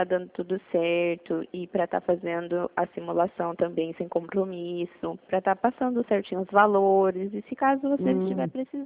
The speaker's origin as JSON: {"language": "Portuguese", "town": "Presidente Prudente", "region": "São Paulo", "country": "Brazil", "said": "Eu sou de Presidente Prudente."}